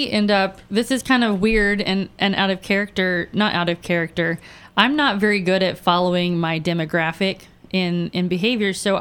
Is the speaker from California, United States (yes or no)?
no; Westport, Indiana, United States; now in Greenwood, United States; I actually can get from Greenwood, Indiana to my hometown, which is Westport, Indiana, going through Columbus